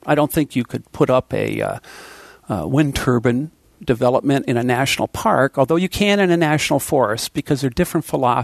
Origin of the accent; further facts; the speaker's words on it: Vermont, United States; I'm from Windham County, where hundreds of families have moved here from the Catskills of New York to buy up farms and second homes.